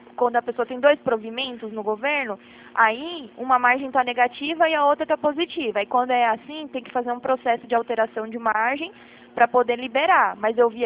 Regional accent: Prudentópolis, Paraná, Brazil; born there; eu nasci lá em Prudentópolis, no Paraná, é uma região que só tem russo, ucraniano

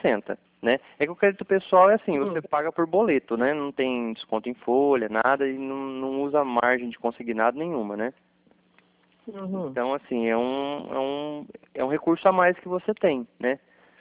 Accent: Cornélio Procópio, Paraná, Brazil; Eu sou aqui da cidade de Cornélio mesmo, aqui do Calçadão

